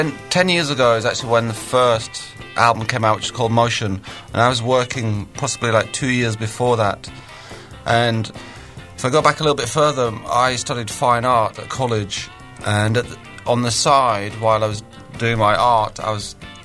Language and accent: English; United Kingdom; now in Los Angeles, United States; I moved to LA last summer, so I've been there almost a year now, and it's kind of, you know, being a British guy, it's kind of like a kind of constant summertime there for me, really.